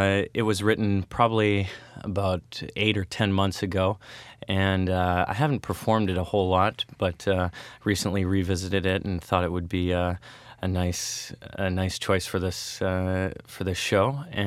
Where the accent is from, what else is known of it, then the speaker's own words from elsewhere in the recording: Regina, Saskatchewan, Canada; also born or lived in Toronto; I grew up in Regina, Saskatchewan, kind of in the Midwest of Canada, so to speak. And I was fortunate to make my way to Toronto to do my undergrad in jazz performance